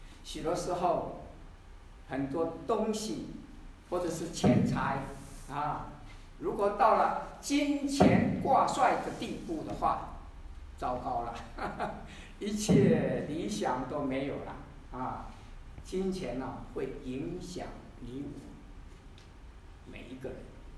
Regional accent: Taiwan; 我是从台湾来的，我知道台湾啊，哇，三步一小庙，五步一大庙

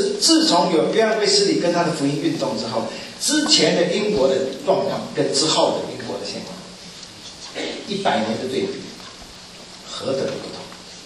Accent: Taipei, Taiwan; 从小在台湾。读中学，因为我常常要通勤，我从士林乡下那边要到台北上课嘛

